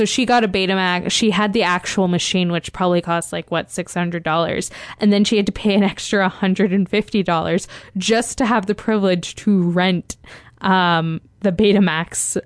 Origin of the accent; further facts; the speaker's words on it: Canada; and I'm actually Canadian.